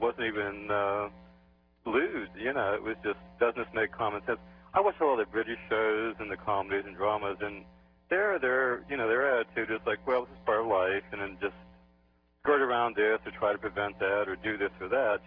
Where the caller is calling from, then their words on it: Bloomfield, United States; Bloomfield.